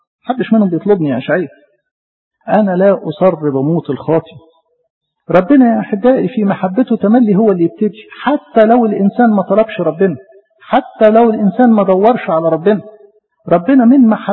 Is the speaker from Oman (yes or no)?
no; Egypt; وإحنا يا مصريين لا كنا بنطلب ربنا ولا كنا بنسأل عن ربنا ولا كنا نعرف ربنا